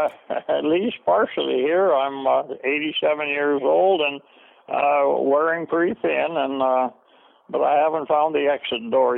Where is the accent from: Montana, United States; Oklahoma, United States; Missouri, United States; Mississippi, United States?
Montana, United States; I'm just a high school graduate out of a high school in Montana. Montana is my favorite state, my home state.